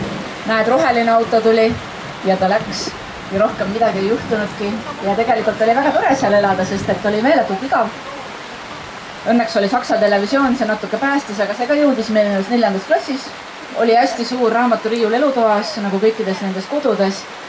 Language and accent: Estonian; Viljandi, Viljandi County, Estonia; mina olen pärit Viljandist. Viljand oli 80-ndatel selline tore väike linn, kus ikkagi mitte midagi ei toimunud.